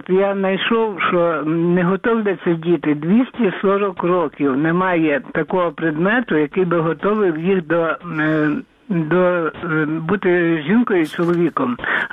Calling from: Lviv Oblast, Ukraine; Львівська область.

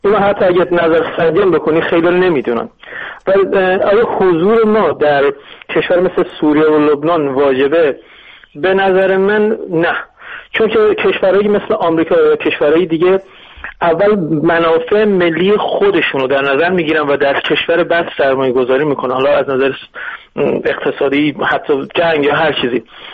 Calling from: England, United Kingdom; برای من از انگلستان هستم، از یکی از شهرهای خود انگلستان.

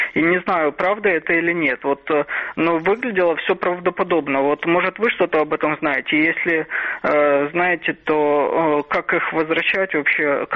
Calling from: Odesa, Odesa Oblast, Ukraine

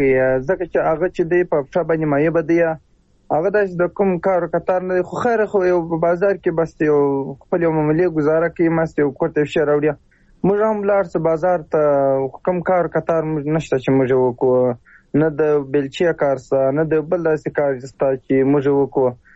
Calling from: Musa Qala, Helmand, Afghanistan; زه په هلمند کې یم، په هلمند کې په موساکله ولسوالۍ کې یم.

